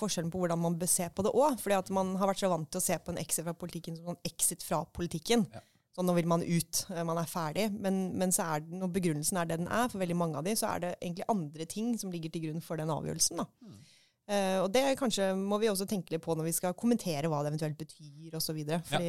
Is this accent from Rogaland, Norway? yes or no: yes; Rogaland, Norway; for det hadde aldri vært nok hjemme I Rogaland. Og som Rogalands representant